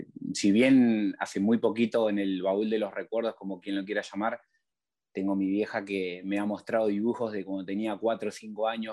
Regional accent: El Viso, Buenos Aires, Argentina; soy de Zona Norte, de la zona del Viso, partido de Pilar.

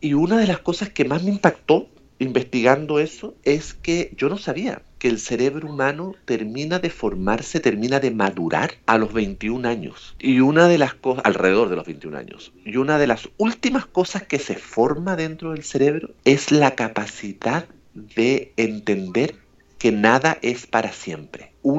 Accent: Chile; also born or lived in Mexico / Puerto Rico; soy chileno, pero viví en México muchos años, tengo muchísimos amigos ahí, después viví en Puerto Rico muchos años, tengo familia y amigos en Puerto Rico, tengo mi familia repartida por todo el mundo

